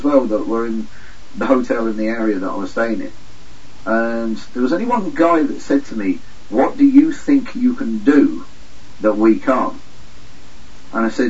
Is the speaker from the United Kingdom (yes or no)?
yes; England, United Kingdom; Wife's Irish. I'm English.